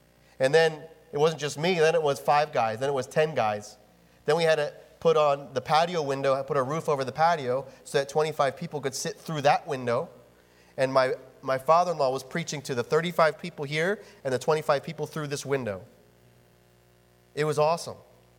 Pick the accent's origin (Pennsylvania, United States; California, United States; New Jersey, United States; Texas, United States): Pennsylvania, United States; Geigertown; So I was raised in High Point Baptist Chapel out in Geigertown, Pennsylvania.